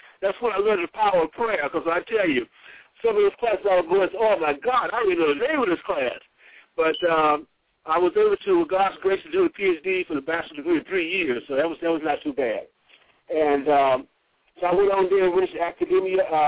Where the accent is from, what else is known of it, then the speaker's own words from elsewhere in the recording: Mississippi, United States; Well, I'm actually I'm from Mississippi, Mississippi. I went to Tougaloo College and I received a BS degree in economics from Tougaloo.